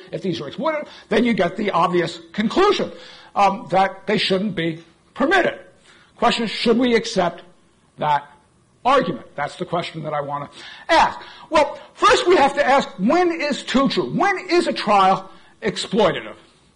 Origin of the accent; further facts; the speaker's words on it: Vermont, United States; I come from Vermont, I still live up there, I commute down here